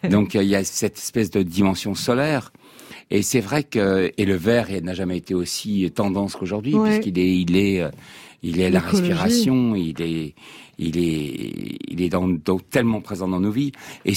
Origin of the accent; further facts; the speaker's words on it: Normandy, France; also born or lived in Morocco; je suis passé du Maroc où je suis né à la Normandie où il pleuvait tout le temps.